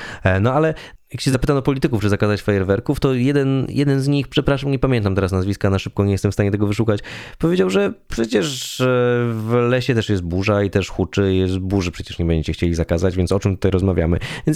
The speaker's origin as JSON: {"language": "Polish", "town": "Łeba", "region": "Pomeranian Voivodeship", "country": "Poland", "tie": "born or raised there", "said": "ja mieszkałem w małej miejscowości, w Łebie, wychowywałem się w Łebie, to tam niecałe 4000 mieszkańców, latem trochę więcej."}